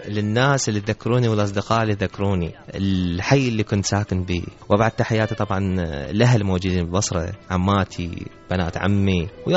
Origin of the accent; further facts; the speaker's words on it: Iraq; وإحنا عراقيين